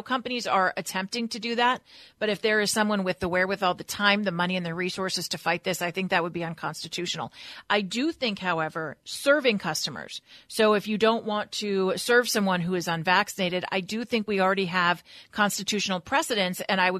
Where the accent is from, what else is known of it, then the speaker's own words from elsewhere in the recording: California, United States; I see it here in California. There's a lot of pressure in my home state for people to get vaccines